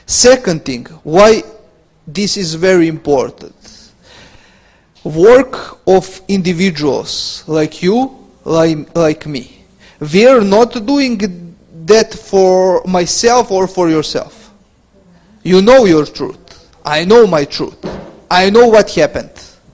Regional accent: Serbia; English is a second language; We are from Serbia and we can.

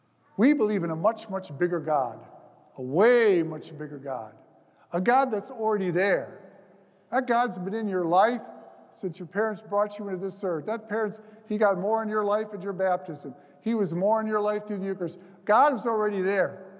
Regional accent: Wayne, Michigan, United States; I grew up in Wayne on the west side, went to St. Mary's.

